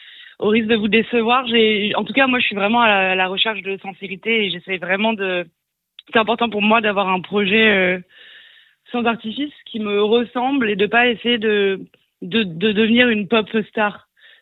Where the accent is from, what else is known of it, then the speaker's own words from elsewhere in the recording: Lyon, Auvergne-Rhône-Alpes, France; je suis lyonnaise, donc je suis pas si loin.